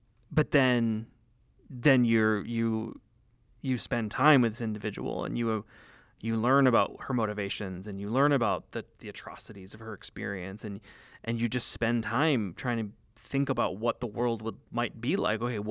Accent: Canada; I'm a white dude growing up in Canada

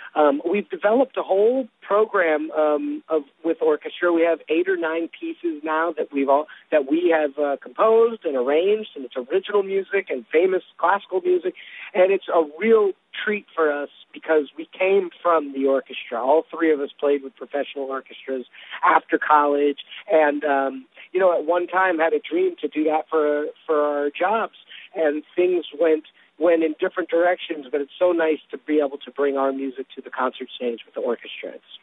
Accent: Dallas, Texas, United States; moved away; You know, I'm originally from Dallas, Texas, but I left about 18 years ago or so, so it's really nice to be back.

